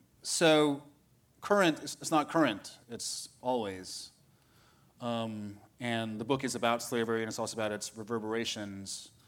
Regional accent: New York, United States; I grew up in New York. There's always like a car alarm going off, someone screaming.

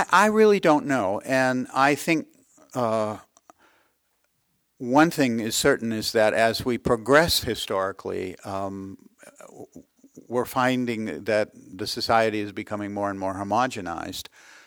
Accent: Berkeley, California, United States; In my hometown of Berkeley, we have this amazing old architecture by Julia Morgan and the architect Maybeck.

